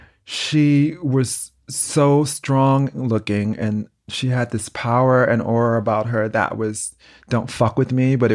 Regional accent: New York, United States; also born or lived in Chicago, United States; I always say I was born in Chicago, but grew up in New York. Because that's where I really became into myself.

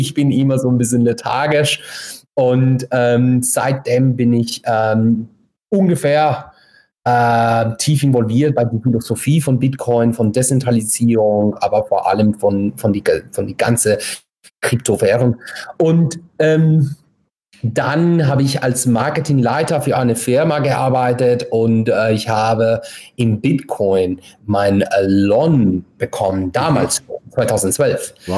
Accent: California, United States; now in Berlin, Delaware, United States; Ich komme aus den USA. Ich bin ein Kalifornier, der in Berlin seit 12 Jahren wohnt.

